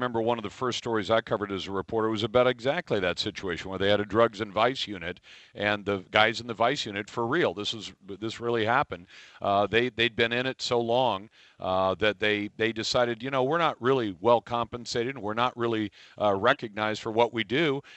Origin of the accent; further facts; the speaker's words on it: United States; Am I not, as an American, disenfranchised